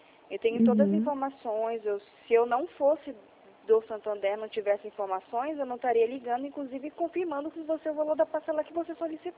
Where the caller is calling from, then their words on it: Atibaia, São Paulo, Brazil; eu tô ligando aqui de Atibaia, interior de São Paulo.